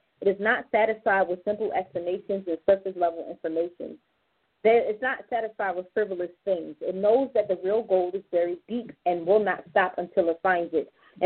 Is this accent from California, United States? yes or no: no; Baltimore, Maryland, United States; that's something that I always hear when I tell people I'm from Baltimore.